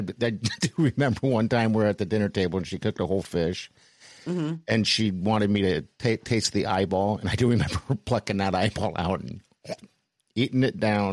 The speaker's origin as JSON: {"language": "English", "country": "Germany", "tie": "born or raised there", "said": "It's weird because when I grew up in Germany"}